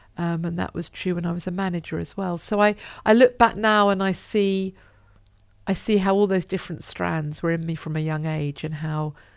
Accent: Broxbourne, East of England, United Kingdom; where I grew up in Hertfordshire, in Broxburn in Hertfordshire, we'd started off at another Anglican church in Hoddesdon. Then when we moved to Broxburn, we went there.

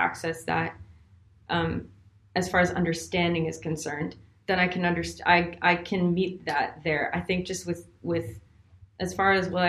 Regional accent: Canada; growing up in Canada too, worship leading, quote unquote, isn't a career path for anybody.

